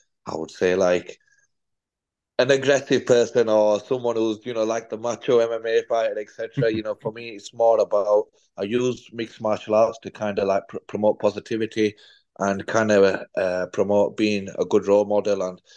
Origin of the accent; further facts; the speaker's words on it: United Kingdom; I am British, born, Pakistani.